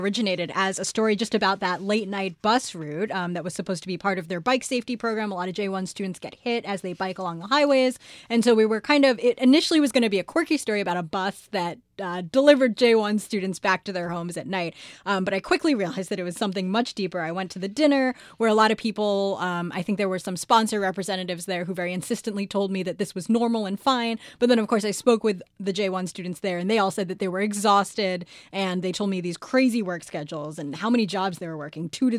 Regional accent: United States; I was someone who had been on the Cape for about 6 months and I am American.

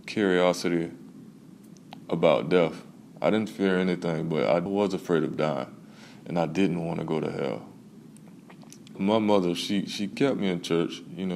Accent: West Palm Beach, Florida, United States; Growing up in West Palm Beach, when I was younger, like in elementary school, around about the second or third grade, I was a pretty troublesome child.

